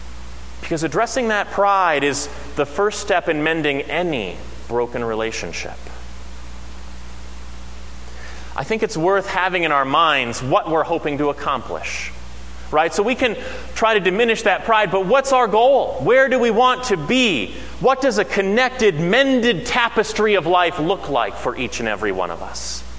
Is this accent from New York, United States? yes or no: no; Nashville, Tennessee, United States; this idea of family and brothers and sisters was a lot easier for me to understand growing up in Nashville, Tennessee, where people called each other things like Brother Fred and Sister Debbie at church.